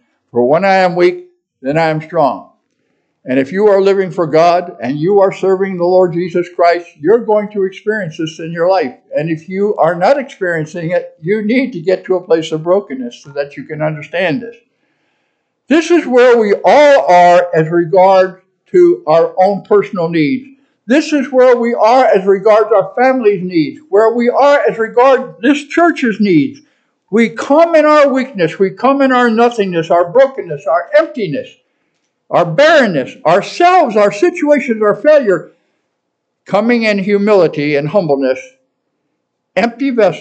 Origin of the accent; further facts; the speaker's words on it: New York City, New York, United States; Born and raised in New York City. In the highest crime area of New York City, the South Bronx, Malachi Mafia headquarters right around the corner from my house.